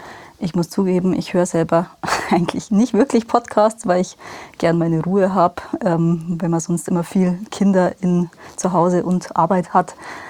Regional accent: Rosenheim, Bavaria, Germany; born there; now in Obing, Germany; ich bin 30 Jahre alt, gebürtige Rosenheimerin, wohne aber seit 7 Jahren in Obing, jetzt im Chiemgau.

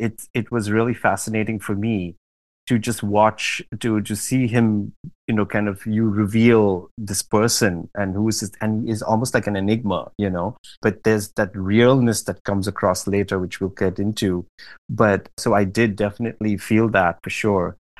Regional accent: India; as a young adult and as a young person growing up in India too, in the 80s and the 90s

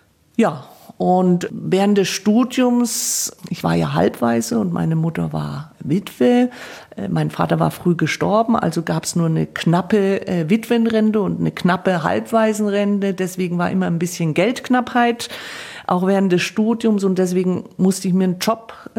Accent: Coburg, Bavaria, Germany; ich komme ja gebürtig aus Coburg, also Erzbistum Bamberg

